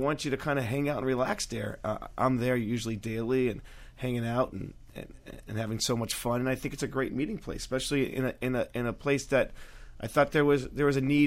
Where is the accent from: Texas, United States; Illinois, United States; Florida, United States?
Florida, United States; Naples; I'm originally from the metropolis of Naples, Florida. Born and raised, the token Jew. There was 25 families when I grew up there.